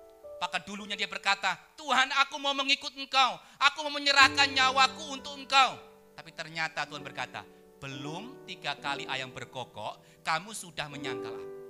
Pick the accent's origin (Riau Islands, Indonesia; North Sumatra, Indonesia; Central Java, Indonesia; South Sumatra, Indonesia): Central Java, Indonesia; Wonogiri; Saya orang Wonogiri, orang kampung, anak seorang janda yang hanya lulus SMP.